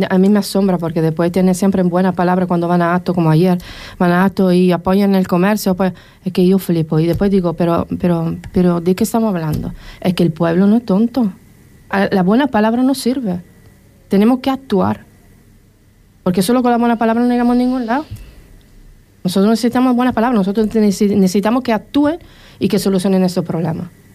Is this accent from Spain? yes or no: yes; Canary Islands, Spain; yo soy majorero, pero me da mucha pena de lo que está pasando en la isla.